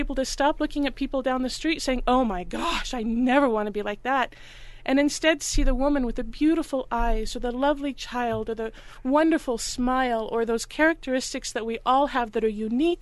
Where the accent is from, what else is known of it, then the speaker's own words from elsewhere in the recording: El Paso, Texas, United States; moved away; also born or lived in California; I grew up in all places. I grew up in El Paso, Texas, and then I moved to California because my sisters were in the San Francisco Ballet Company.